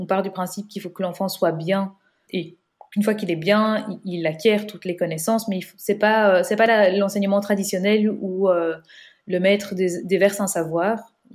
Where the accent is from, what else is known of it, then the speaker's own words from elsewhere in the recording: Belgium; on est belge